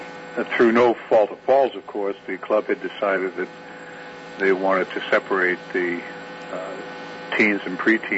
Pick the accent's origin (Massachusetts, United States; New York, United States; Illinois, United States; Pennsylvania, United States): Massachusetts, United States; North Andover; also born or lived in Lawrence; I was born in Lawrence, Massachusetts, raised in North Andover. Born in 1947, so I guess I'm a war baby, an official war baby, of the big one.